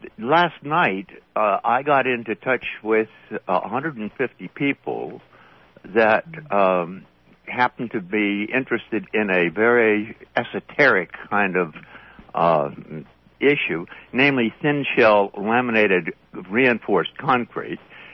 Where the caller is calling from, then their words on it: Corvallis, Oregon, United States; I've got to make this short because I'm calling from Corvallis.